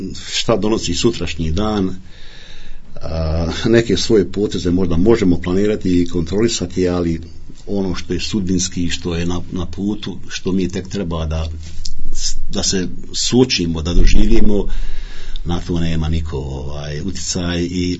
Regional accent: Vareš, Federation of Bosnia and Herzegovina, Bosnia & Herzegovina; Apsolutno, ja sam iz Vreša, svi su oni iz Vreša.

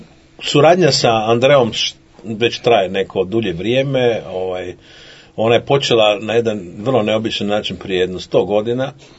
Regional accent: Sarajevo, Federation of Bosnia and Herzegovina, Bosnia & Herzegovina; born there; moved away; Evo ja sam rođen iz Sarajlija, na dugogodišnjem izgnanstvu iz Bosne i Hercegovine, tako da je meni uvijek emotivno strašno drago vratiti se u stvari tamo odakle, na neki način gdje su moji korijeni.

